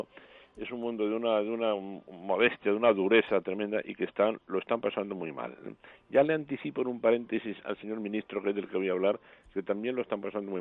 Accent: Spain; como naturalista español

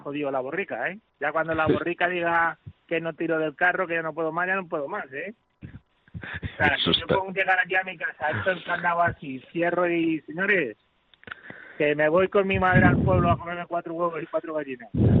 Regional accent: Spain; y yo soy español

